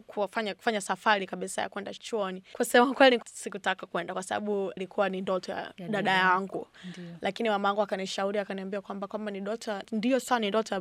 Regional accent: Temeke, Dar es Salaam, Tanzania; born there; Make mimi mwenyewe nimezaliwa Temeke, huko mtaa huko Temeke Changombe wanakuita, kwa hiyo huko ni kitongoji duni.

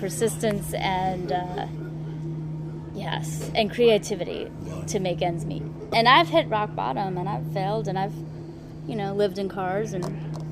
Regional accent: New Orleans, Louisiana, United States; I feel like I'm from New Orleans. There's a lot of culture in my town and in my blood.

